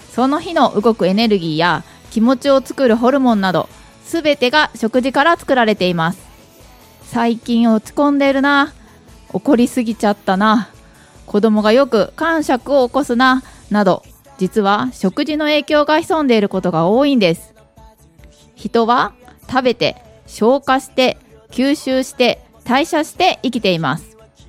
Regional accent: Hyogo, Japan; 私はですね、兵庫県出身で今42歳です。小学校1年生と3年生の息子たちの子育て中で、夫と金魚の4人と1匹で、暮らしております。

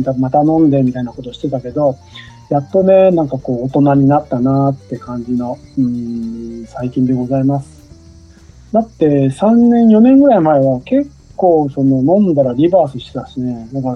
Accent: Fukuoka, Japan; now in Sera, Japan; 私は福岡出身で、一応お婿さんでね、広島県の世羅の方にね来てます。

